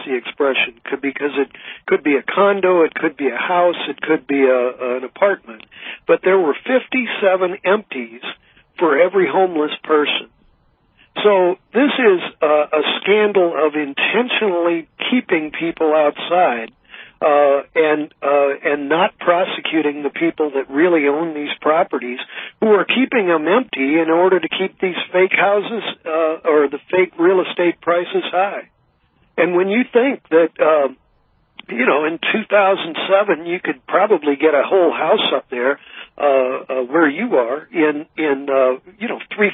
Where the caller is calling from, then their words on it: San Francisco, California, United States; I'm the guy from San Francisco where they've gotten up into $6,000 a month for a one-bedroom apartment out here.